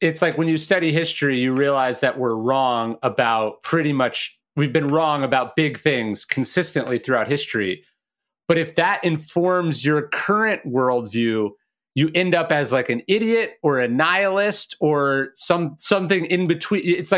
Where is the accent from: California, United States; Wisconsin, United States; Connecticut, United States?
California, United States; Sacramento; And I grew up in Sacramento and I remember listening to morning radio in Sacramento about what was happening.